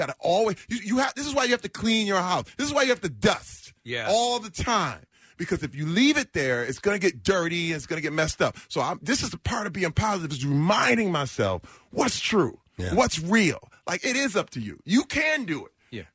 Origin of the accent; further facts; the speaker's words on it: Flint, Michigan, United States; But this is why, again, growing up in Flint, Michigan, and the whole log line was, you're going to hate your life.